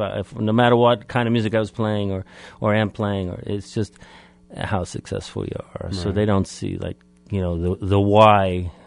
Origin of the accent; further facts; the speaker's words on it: Staten Island, New York, United States; Yeah, I lived in Staten Island. I grew up in Staten Island, one of the forgotten borough of the of the five.